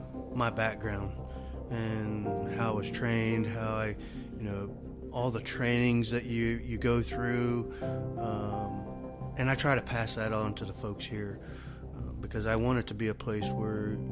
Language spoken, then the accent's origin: English; Kansas, United States; moved away; Totally different moving out of state. I was born and raised in Kansas.